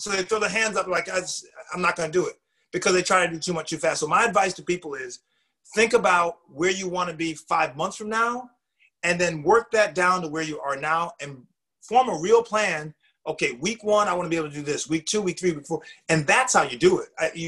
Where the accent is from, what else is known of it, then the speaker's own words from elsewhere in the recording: New England, United States; I'm a New Englander. You know, I'm from New England.